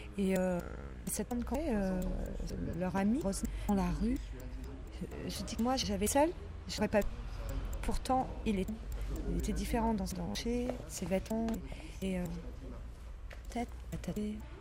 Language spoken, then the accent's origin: French; Digne-les-Bains, Provence-Alpes-Côte d'Azur, France; Puis je disais d'où je venais, moi, de Digne-les-Bains.